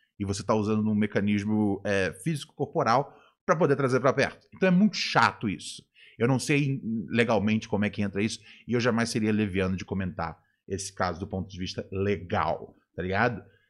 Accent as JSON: {"language": "Portuguese", "region": "Rio de Janeiro", "country": "Brazil", "tie": "born or raised there", "said": "Eu não sou da Bahia. Eu não posso dizer se tem, se não tem. Tá ligado? Mas eu passei muitos anos da minha vida morando no Rio de Janeiro, desde a infância até o começo da vida adulta."}